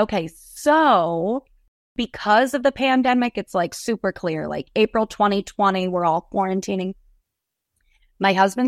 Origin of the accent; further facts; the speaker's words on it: Rochester, New York, United States; also born or lived in New Jersey; And I was born in New Jersey, and then we ended up in Rochester, New York, I think once I was like 9 until I was 30.